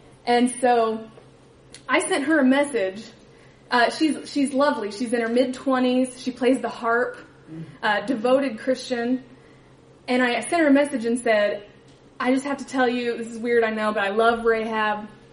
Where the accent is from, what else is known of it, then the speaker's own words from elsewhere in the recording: Olathe, Kansas, United States; now in Kunming, China; I grew up in Olathe, Kansas, and I went to Lipscomb University for college.